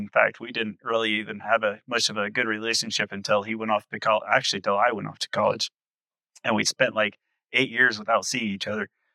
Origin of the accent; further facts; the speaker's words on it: Utah, United States; I'm from Utah. Not a whole lot of fish in the sea, so to speak